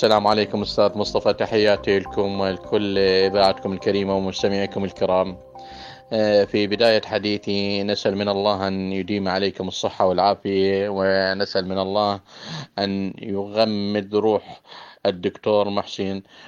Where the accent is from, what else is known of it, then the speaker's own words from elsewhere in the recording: Iraq; نحن كعراقيين